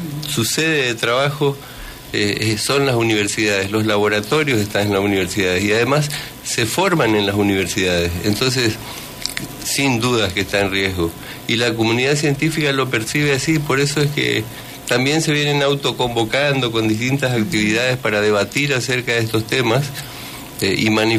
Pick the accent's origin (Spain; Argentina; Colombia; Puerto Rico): Argentina; nos tiene que enorgullecer como argentinos